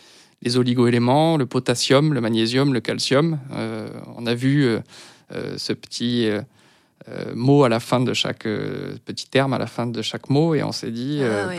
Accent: Aix-en-Provence, Provence-Alpes-Côte d'Azur, France; je ne suis pas originaire de Paris déjà. Je suis un provincial, je viens d'Aix-en-Provence.

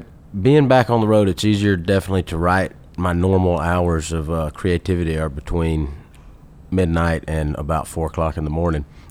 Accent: Ellaville, Georgia, United States; I grew up in Southwest Georgia, Ellaville, Georgia.

